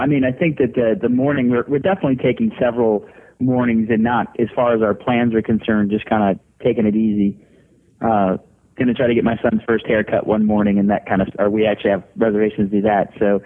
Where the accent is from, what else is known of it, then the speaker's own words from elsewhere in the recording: Atlanta, Georgia, United States; I'm from Atlanta.